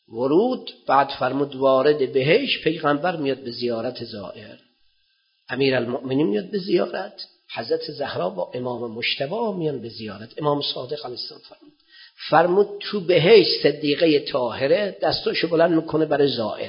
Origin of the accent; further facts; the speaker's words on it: Iran; آقا من از ایران اومدم نوکری شما رو بکنم، اومدم درس بخونم